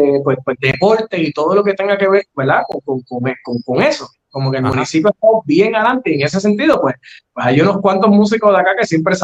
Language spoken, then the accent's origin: Spanish; Carolina, Puerto Rico; now in Trujillo Alto, Puerto Rico; estoy en Trujillo Alto. Tan pronto yo salí de la casa de mi papá, que me hice de mi propiedad a comprar, me mudé para Trujillo Alto. Pero pues yo soy de Carolina.